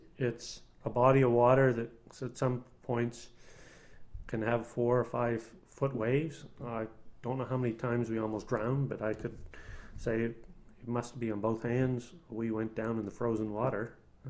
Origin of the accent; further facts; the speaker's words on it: Renforth, New Brunswick, Canada; mean, you know, we come from a small village. We're simple people from Renforth